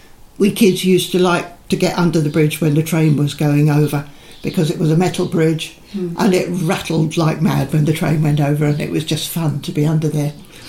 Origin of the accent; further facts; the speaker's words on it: Maldon, East of England, United Kingdom; I live in Victoria Road in Malden. But … I was born down on the Causeway. Lived there with Mum and Dad. Dad was a Malden man